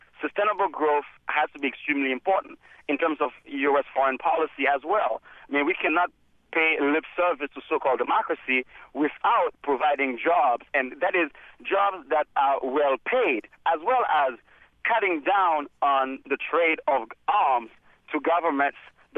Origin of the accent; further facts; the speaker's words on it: Haiti; I'm from Haiti.